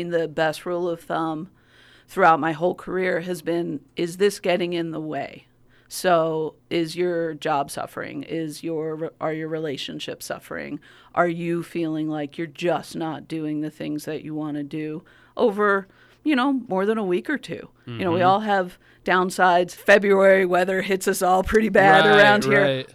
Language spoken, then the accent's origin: English; East Coast, United States; Well, again, I'm from the East Coast, as a lot of people know